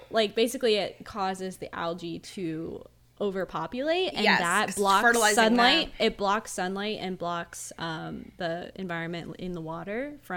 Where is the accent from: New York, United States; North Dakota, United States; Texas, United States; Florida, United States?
Florida, United States; when I was in, like, growing up in the Keys, they always took us on field trips and just to places around us, to the Everglades